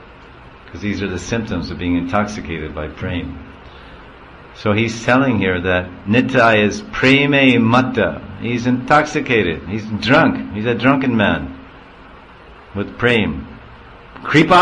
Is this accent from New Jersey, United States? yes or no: yes; New Jersey, United States; Where's your mother? I'm from New Jersey.